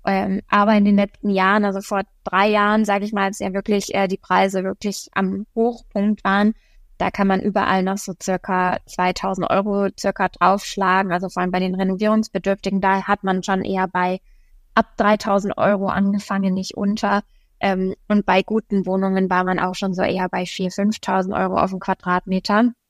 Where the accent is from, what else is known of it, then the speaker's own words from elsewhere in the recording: Nuremberg, Bavaria, Germany; Ja, also ich komme ja aus Nürnberg, ich bin hier geboren, ich war immer da, ich bin nie weggegangen.